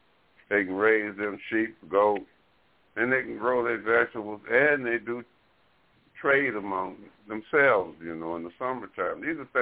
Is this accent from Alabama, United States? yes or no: yes; Fairhope, Alabama, United States; Like, I come from Alabama, a place called Fairhope, Alabama, and most of my relatives were brick masons and carpenters.